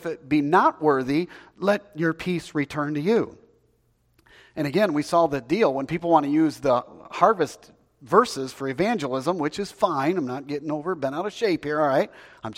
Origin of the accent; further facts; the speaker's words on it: Prattville, Alabama, United States; you know, I'm from Prattville, Alabama.